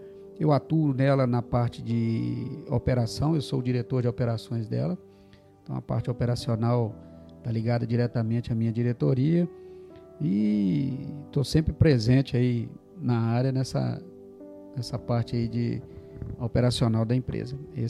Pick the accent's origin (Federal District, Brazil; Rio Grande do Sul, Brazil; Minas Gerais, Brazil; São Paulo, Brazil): Minas Gerais, Brazil; Timóteo; moved away as an adult; also born or lived in Coronel Fabriciano; now in Espírito Santo, Brazil; eu sou mineiro, nascido de Coronel Fabriciano, crescido na cidade de Timóteo, Minas Gerais, uma cidadezinha pequena ao leste de Minas. Vim para o Espírito Santo no ano de 2000, estou residindo aqui desde o ano 2000.